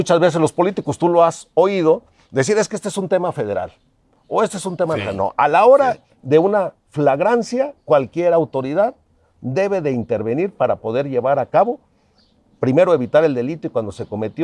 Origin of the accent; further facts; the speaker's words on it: Apatzingán, Michoacán, Mexico; Yo soy de la Tierra Caliente, nací allí, Carlos, en Apatzingán.